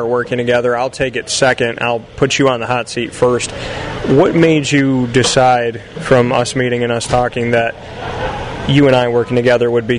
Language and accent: English; Syracuse, New York, United States; I'm born and raised in Syracuse. I love the people here. I love the community here.